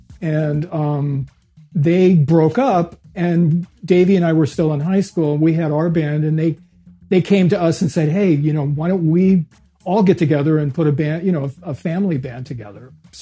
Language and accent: English; Redlands, California, United States; Yeah, that's right. I grew up in Redlands. It's about 60 miles east of Los Angeles.